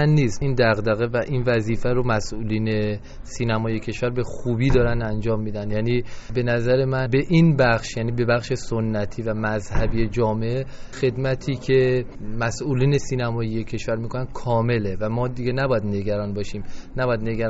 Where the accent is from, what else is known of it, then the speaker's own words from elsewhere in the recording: Iran; ما به عنوان یک ایرانی که تو ایران هم داریم زندگی میکنیم